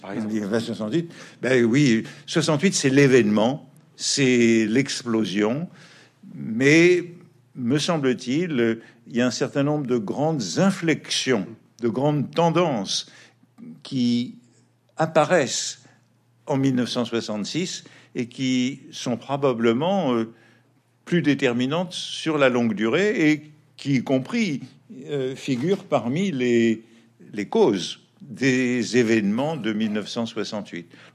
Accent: United States; now in France; j'étais revenu en France après une bonne partie de mon enfance, adolescence aux États-Unis d'Amérique.

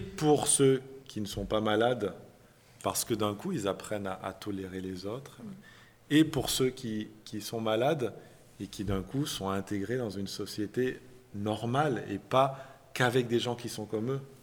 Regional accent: Valence, Auvergne-Rhône-Alpes, France; Je me rappelle quand j'étais petit à Valence, quand j'étais à l'école, à la cantine

